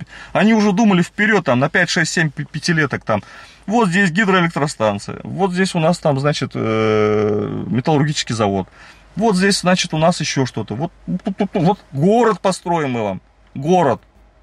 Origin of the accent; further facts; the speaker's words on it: Kazan, Tatarstan, Russia; я все детство, хотя вроде в Казани жили, там жили, сям жили